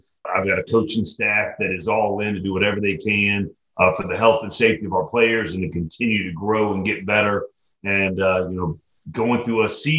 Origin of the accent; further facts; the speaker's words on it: Atlanta, Georgia, United States; This is my third stint here in Atlanta. I'm born and raised in Atlanta.